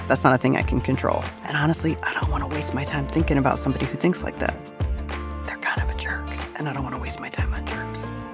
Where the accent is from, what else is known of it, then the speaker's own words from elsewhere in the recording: Virginia, United States; I grew up in Virginia.